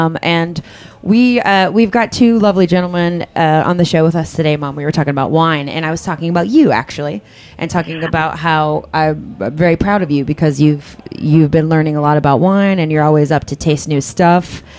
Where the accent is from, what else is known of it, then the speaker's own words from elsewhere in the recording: Kentucky, United States; Well, I'm from Kentucky. My parents live in Tennessee now.